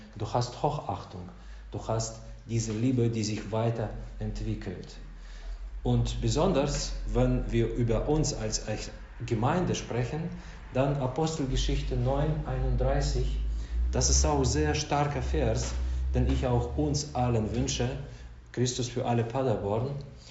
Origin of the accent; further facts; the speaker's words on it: Russia; German is a second language; Bei uns in Russland war das normal, also gängig, dass der ältere Mann oder Frau, die Frau, die haben Respekt bekommen zum Beispiel.